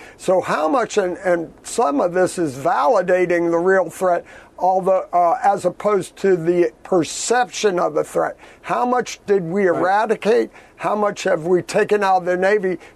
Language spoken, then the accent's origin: English; Iran; I grew up in the Middle East, in Iran, where you went to Lebanon, you went to Syria.